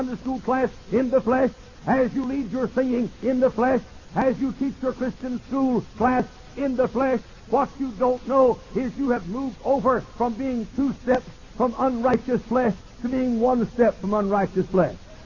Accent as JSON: {"language": "English", "town": "Dallas", "region": "Texas", "country": "United States", "tie": "born or raised there", "said": "deacon chairman at our church in where I grew up in Dallas, home of the Dallas Cowboys."}